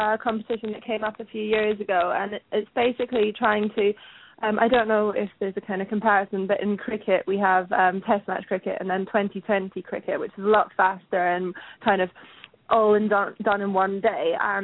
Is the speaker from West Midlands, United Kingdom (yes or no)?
no; Scotland, United Kingdom; it happened in Scotland, my home country